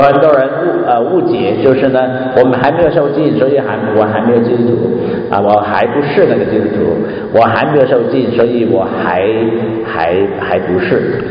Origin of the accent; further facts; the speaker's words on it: China; 他不能跟我们中国人同在，他不能跟其他国家的人同在